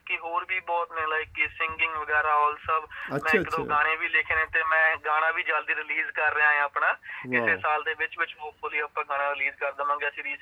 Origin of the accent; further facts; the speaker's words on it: Mehdwani, Punjab, India; ਮੈਂ ਹੁਸ਼ਿਆਰਪੁਰ ਤੋਂ ਆਇਆ, ਮੇਰਾ ਇੱਕ ਛੋਟਾ ਜਿਹਾ ਪਿੰਡ ਹੈ ਹੁਸ਼ਿਆਰਪੁਰ ਵਿੱਚ, ਮਹਿਦਵਾਣੀ ਪਿੰਡ, ਤਹਿਸੀਲ ਗੜਸ਼ੰਕਰ 'ਚ, ਤਾਂ ਮੈਂ ਲਾਈਕ ਇੱਕ ਛੋਟੇ ਪਿੰਡ ਤੋਂ ਉੱਠਿਆ ਵਾਂ